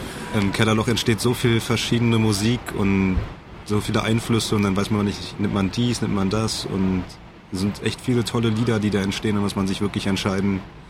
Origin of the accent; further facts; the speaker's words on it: Berlin, Germany; Ich komme aus Berlin, bin in Berlin geboren